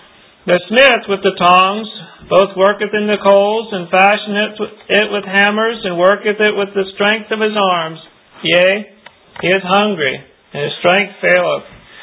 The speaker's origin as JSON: {"language": "English", "region": "Missouri", "country": "United States", "tie": "born or raised there", "said": "I grew up in Scotland County, Missouri, which was 80-some miles from here. But 10 years ago, I moved to Linn County."}